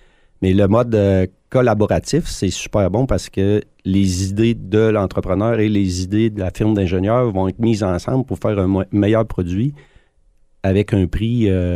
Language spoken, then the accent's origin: French; Bécancour, Quebec, Canada; ils viennent se ressourcer chez nous à Bécancour.